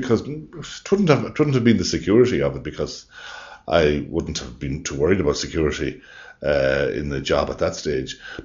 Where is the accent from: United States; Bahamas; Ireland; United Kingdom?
Ireland; I kind of had a certain pride, I suppose, in being Irish